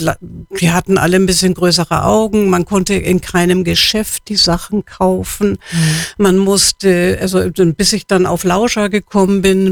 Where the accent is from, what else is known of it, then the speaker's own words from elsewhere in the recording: Hamburg, Germany; now in Munich, Germany; Also das heißt, ich bin Hamburgerin und bin mit meinen Eltern, also mein Vater ist beruflich nach München versetzt worden und dann bin ich 1956 nach München gezogen.